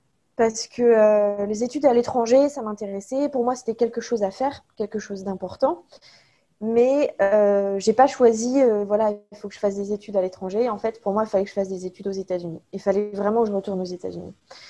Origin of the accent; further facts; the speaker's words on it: France; en tant que Française, j'avais l'impression d'avoir des amis partout, mais vraiment partout.